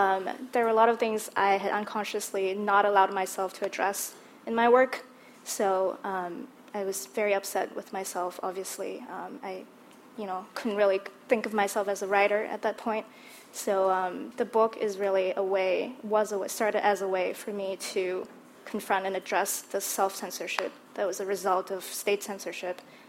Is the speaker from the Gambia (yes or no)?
no; Malaysia; moved away as an adult; I was born and raised in Malaysia. I left when I was 19 years old, so you know, by some definitions, an adult.